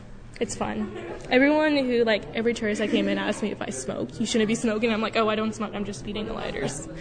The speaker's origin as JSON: {"language": "English", "town": "Anchorage", "region": "Alaska", "country": "United States", "said": "I'm from Anchorage, and I'm an apprentice under Charlie Skulka."}